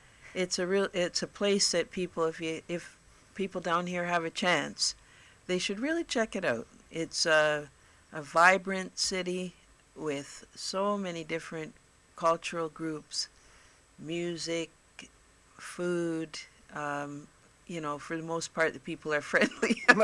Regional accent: Toronto, Ontario, Canada; I grew up in Toronto, so I love the city.

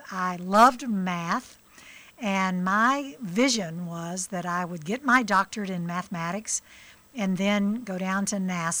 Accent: Birmingham, Alabama, United States; also born or lived in Mobile; I was born in Mobile, Alabama, and then spent some formative years up in Birmingham.

